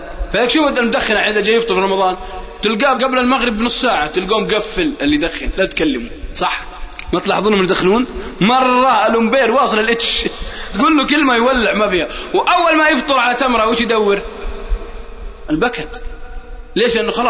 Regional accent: Al-Qassim, Saudi Arabia; والله أني أعرف ناس عندنا في القصيم

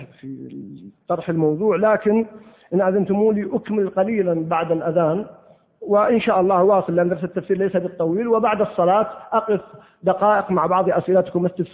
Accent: Al-Qassim, Saudi Arabia; كان في وسط القصيم يعني في وسط بريده، وإذا أردنا نذهب للقرية نذهب من مساحات قريتنا بعيدة جدا، كل أهل القرى بعيدة لأن فيه رمال كثبان رمال.

